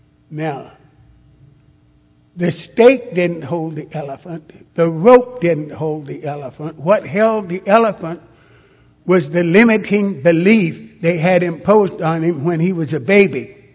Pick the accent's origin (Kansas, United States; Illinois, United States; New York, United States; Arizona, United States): Kansas, United States; also born or lived in Los Angeles / Oklahoma; I was born in Los Angeles. I don't remember any of Los Angeles when I was a kid, because the first home I found that I remember was a little farm community about 46 miles southwest of Wichita, Kansas.